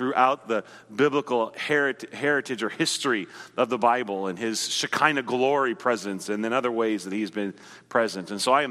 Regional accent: Nebraska, United States; Now, by the time I grew up in Nebraska in the 70s, most everybody had basements.

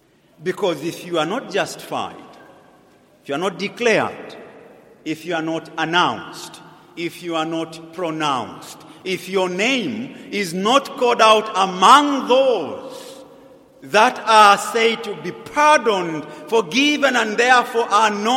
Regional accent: Kabwe, Central Province, Zambia; I come from Kabwe, as many of you have heard, and that's where we have the maximum prison

